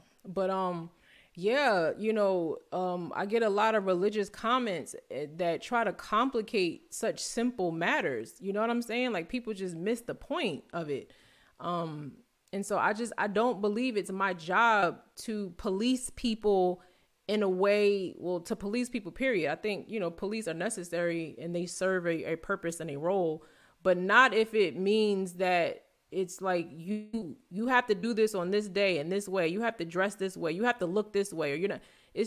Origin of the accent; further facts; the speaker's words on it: New Jersey, United States; Listen, I'm from North Jersey, right? Growing up, I remember I had to study to get my driver's license.